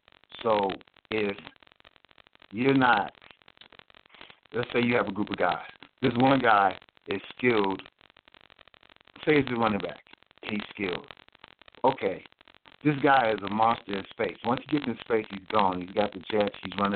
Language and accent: English; Cleveland, Ohio, United States; I mean, I'm from Cleveland, Ohio. I've been a Browns fan since 5 years old.